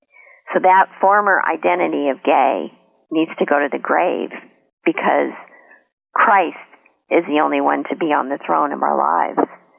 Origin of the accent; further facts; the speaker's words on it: California, United States; now in Ohio, United States; So I relocated from Southern California to Ohio.